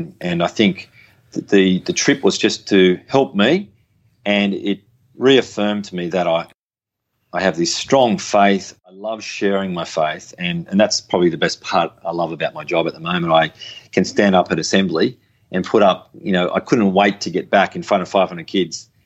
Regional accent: Canberra, Australian Capital Territory, Australia; I grew up in Canberra. I came through a Catholic family. I went to Morris College, Pierce. I had similar experiences to you. And now, you know, I'm in my 40s

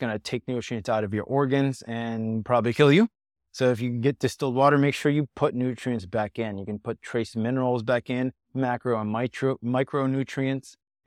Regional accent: Bahia, Brazil; You have the Amazon in Brazil. I'm Brazilian. I'm from Brazil in Bahia.

